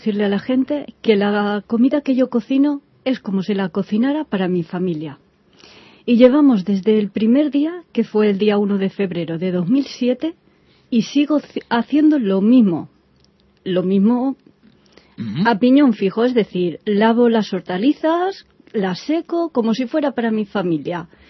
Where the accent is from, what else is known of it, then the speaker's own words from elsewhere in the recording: Valencia, Valencian Community, Spain; yo soy valenciana y estábamos allí en Valencia y yo quería hacerlo.